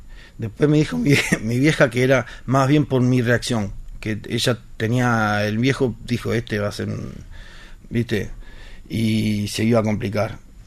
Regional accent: Montevideo, Uruguay; y nos mudamos de Malvin, yo no me llevé nada. Mis hermanos se llevaron todos los platos, todas las cosas lindas, ¿viste? Y yo, nada. Lo único que hice, agarré esa cajita y me la llevé. Lo único que yo me llevé, Malvin.

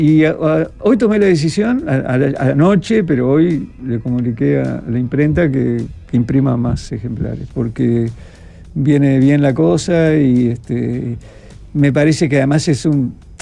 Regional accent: Trinidad, Flores, Uruguay; Yo que soy de Trinidad, y que a veces vos esperabas el diario

